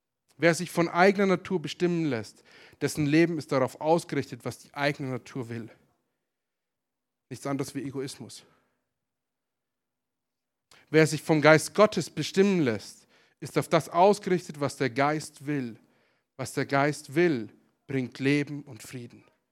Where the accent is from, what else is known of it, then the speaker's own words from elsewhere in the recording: Bavaria, Germany; in meiner alten Heimat. In dem wunderschönen Oberbayern, im Chiemgau, am Chiemsee.